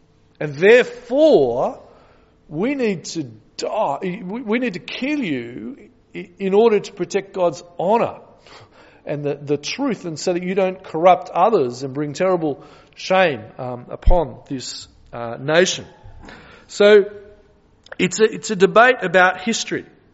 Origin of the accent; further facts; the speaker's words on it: Bathurst, New South Wales, Australia; I think one of the reasons was I grew up in Bathurst.